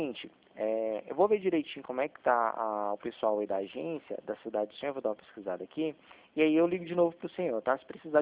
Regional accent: Goiânia, Goiás, Brazil; Eu não falo daí de Gurupi, tá? Eu sou de Goiânia, sou da central que atende o Brasil inteiro.

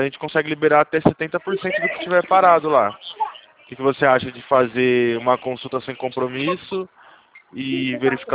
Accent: São Carlos, São Paulo, Brazil; Eu sou aqui de São Carlos, mas a gente atende o Brasil todo, né?

